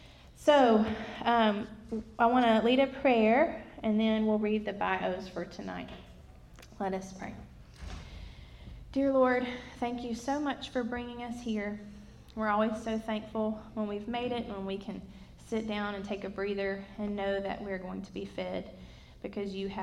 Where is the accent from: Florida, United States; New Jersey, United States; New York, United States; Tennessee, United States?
Tennessee, United States; Nashville; now in Madison, United States; My husband Ryan and I moved to the Madison area after getting married, but we grew up together in Nashville, Tennessee